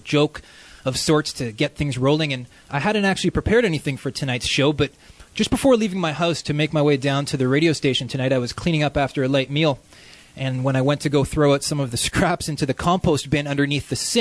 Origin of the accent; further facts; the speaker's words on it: British Columbia, Canada; the right that we as British Columbians and as Canadians and human beings have to food